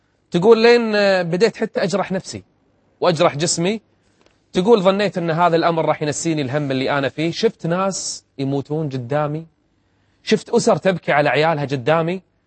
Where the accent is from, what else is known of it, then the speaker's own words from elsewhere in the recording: Kuwait; وهو مدير الطب النفسي أصلا عندنا بالكويت